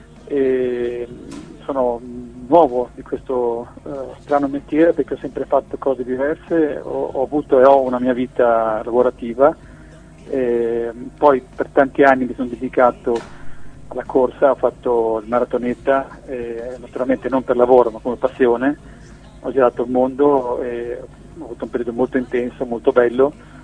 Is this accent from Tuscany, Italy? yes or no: no; Genoa, Liguria, Italy; Io sono genovese